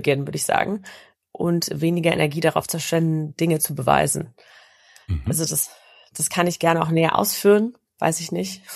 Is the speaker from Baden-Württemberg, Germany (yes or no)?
no; Berlin, Germany; ich bin aus Berlin.